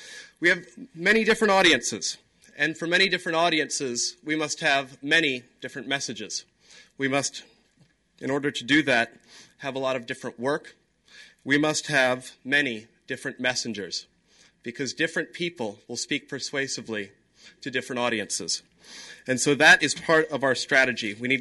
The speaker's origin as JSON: {"language": "English", "town": "Seattle", "region": "Washington", "country": "United States", "said": "And we don't say that simply because we're from Seattle, but because we've been lucky and privileged to be part of something that is very special."}